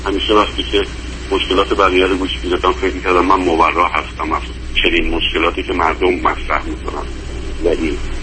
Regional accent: Iran; moved away as an adult; now in United States; حدود 8 ساله که به اتفاق همسرم ما از ایران آمدیم به امریکا. من حدود 53 سالمه

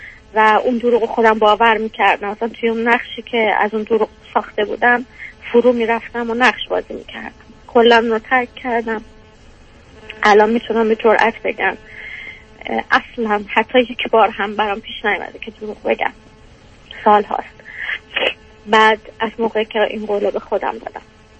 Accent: Iran; moved away as an adult; now in Europe; از ایران بیام بیرون، مهاجرت کردم

